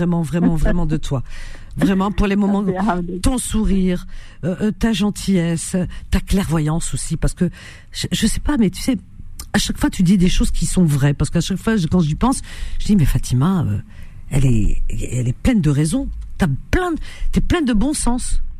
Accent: Algeria; Moi, je suis d'Algérie.

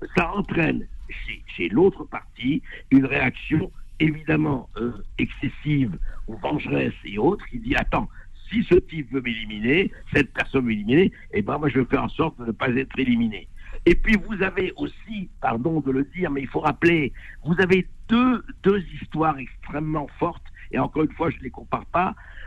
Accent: Beirut, Beirut Governorate, Lebanon; moved away as an adult; now in France; je suis né à Beyrouth. Je suis né au Liban. J'ai grandi, j'ai passé 20-25 ans de ma vie au Liban.

